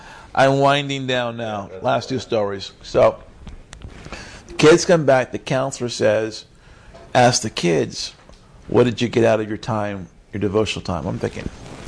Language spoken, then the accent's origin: English; Oklahoma, United States; There's nothing good in Texas. I'm from Oklahoma.